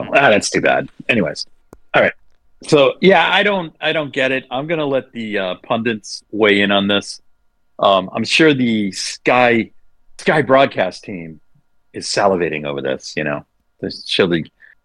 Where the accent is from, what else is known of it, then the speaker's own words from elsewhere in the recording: Canada; I'm a Canadian